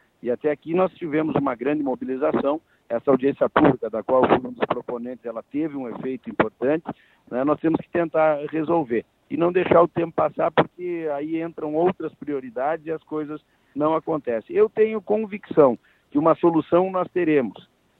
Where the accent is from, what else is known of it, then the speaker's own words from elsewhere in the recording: Brazil; quem vai resolver os problemas do Brasil somos nós, brasileiros, todos unidos.